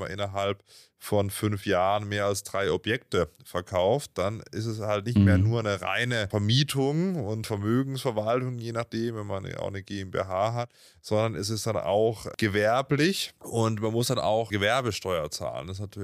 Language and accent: German; Simonswald, Baden-Württemberg, Germany; sehr schöne Ferienwohnungen in Simonswald, wo ich aufgewachsen bin.